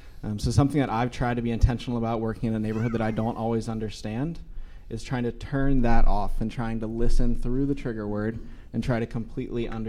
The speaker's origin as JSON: {"language": "English", "town": "West Chester", "region": "Ohio", "country": "United States", "tie": "born or raised there", "said": "I grew up in Westchester, which is about 30 minutes north of Cincinnati. It's a suburb."}